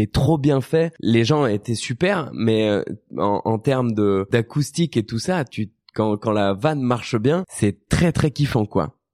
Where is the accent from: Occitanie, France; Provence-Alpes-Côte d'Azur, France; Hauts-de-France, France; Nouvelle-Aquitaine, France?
Hauts-de-France, France; C'est vrai que moi, à la base, je suis du Nord.